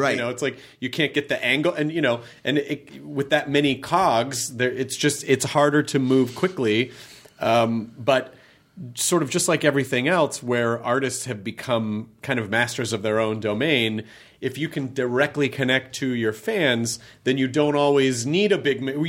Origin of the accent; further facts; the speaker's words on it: Memphis, Tennessee, United States; I grew up in Memphis